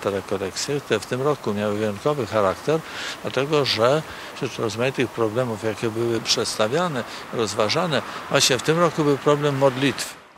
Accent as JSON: {"language": "Polish", "region": "Podlaskie Voivodeship", "country": "Poland", "said": "bo chociaż jestem Podlasiak"}